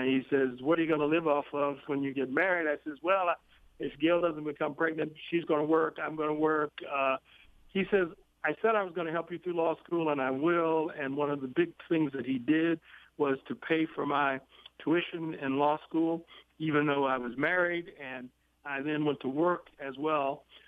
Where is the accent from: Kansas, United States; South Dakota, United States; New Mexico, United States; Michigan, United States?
Kansas, United States; Kansas City; also born or lived in Arkansas City, Kansas; I grew up as an only child in a segregated community in Kansas City, Kansas. I was born in Arkansas City, Kansas.